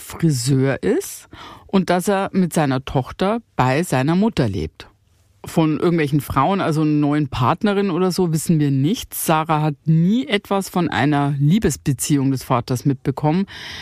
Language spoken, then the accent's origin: German; Cologne, North Rhine-Westphalia, Germany; Kann man sich als Kölner nicht vorstellen, nee, dass irgendwo nicht Karneval gefeiert wird.